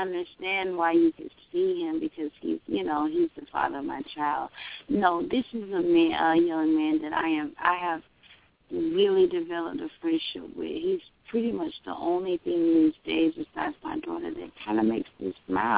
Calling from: Florida, United States; I'm calling from Florida.

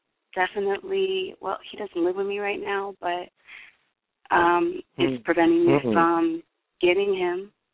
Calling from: Brooklyn, New York, United States; I'm calling from Brooklyn.

